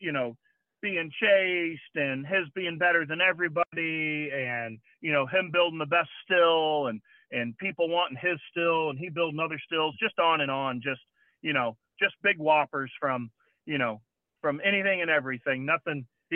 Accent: Ohio, United States; now in Texas, United States; I grew up in Ohio. I'm like okay. The bumper sticker. I got here to Texas as fast as I could.

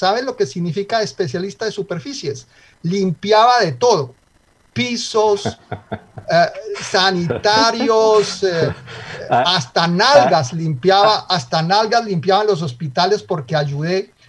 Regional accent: Antioquia, Colombia; accent: paisa; nunca he dejado mi acento, parezco paisa, aún hablando francés o inglés.

